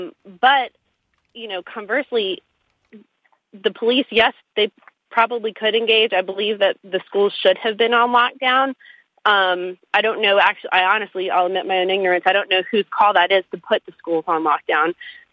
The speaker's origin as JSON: {"language": "English", "town": "Baltimore", "region": "Maryland", "country": "United States", "tie": "born or raised there", "said": "Yesterday, my husband and I, he also born and raised near Baltimore, were just heartbroken to see a city that we grew up in and love and have roots still there being really destroyed."}